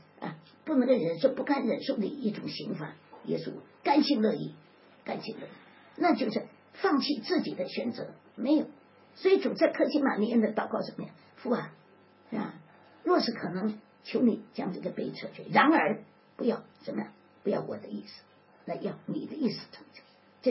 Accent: China; 他多么感动我们中国人呢？我们中国人都没有这样牺牲爱自己的国家

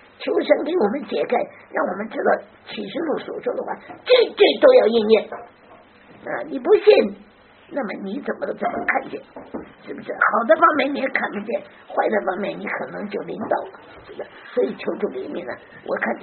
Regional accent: China; 我们中国人最多，你到海外哪个国家都有中国人，多得不得了

